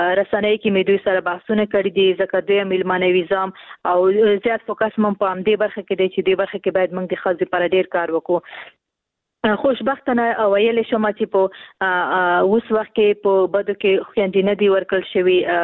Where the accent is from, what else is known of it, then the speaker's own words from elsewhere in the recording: Khost, Afghanistan; ورور زه هم د خوست یم